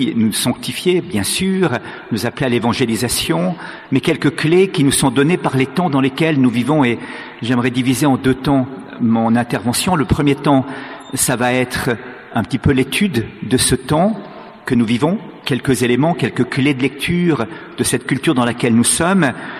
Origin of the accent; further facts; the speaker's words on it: Switzerland; Je viens de Suisse, on vous l'a dit